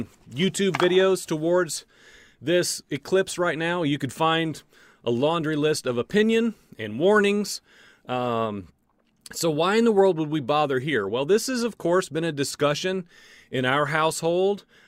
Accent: Illinois, United States; I'm from Illinois, and so the X on the spot, if I remember right, is like within an hour of where I grew up.

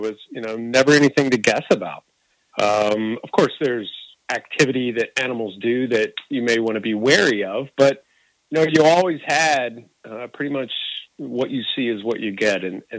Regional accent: Maryville, Tennessee, United States; moved away as an adult; now in Florida, United States; Originally, I grew up in a little town called Maryville, Tennessee.

